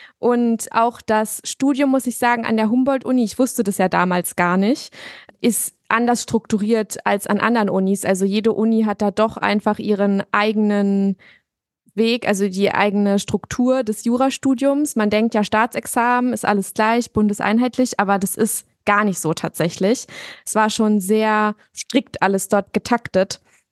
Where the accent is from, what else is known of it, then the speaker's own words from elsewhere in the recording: Berlin, Germany; moved away as an adult; now in Frankfurt, Germany; Genau, ich komme aus Berlin ursprünglich. Ich bin vor 6 Jahren jetzt hier nach Frankfurt gegangen.